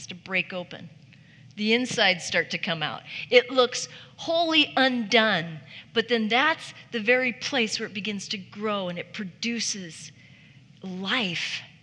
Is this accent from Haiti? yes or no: no; Ireland; I'm an Irish girl